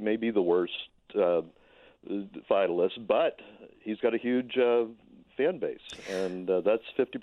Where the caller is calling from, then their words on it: Columbia, South Carolina, United States; I'm calling from outside of Columbia, South Carolina.